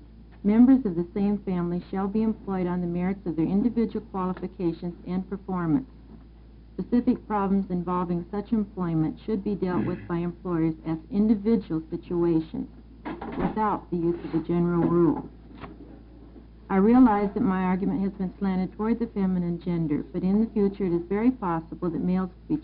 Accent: The Dalles, Oregon, United States; I'm here from the Dalles.

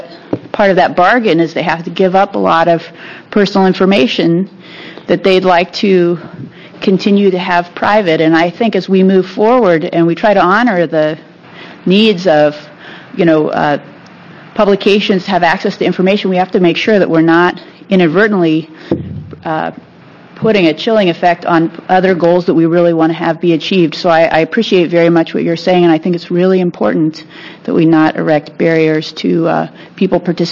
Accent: Oregon, United States; I think I grew up in Southern Oregon

